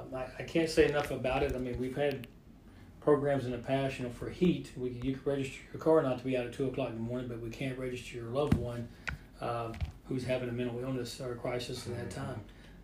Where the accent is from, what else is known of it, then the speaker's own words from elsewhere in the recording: Grand Prairie, Texas, United States; So, you know, I grew up in Grand Prairie, and I love Grand Prairie